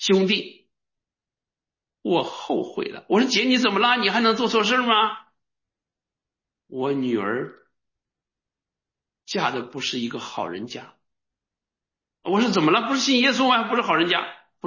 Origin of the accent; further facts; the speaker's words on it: Northeast China, China; accent: Northeastern; 我的普通话大家都知道我是哪里人呐？啊，我是东北人，满口东北腔啊！